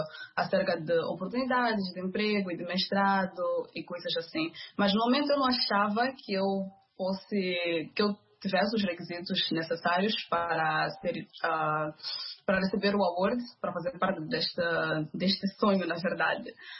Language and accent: Portuguese; Maputo, Mozambique; eu tenho 34 anos de idade, sou moçambicana, nasci em Maputo, em Moçambique. Passei cerca de meus 23 anos em Maputo, desde a escola primária, secundária e também a universidade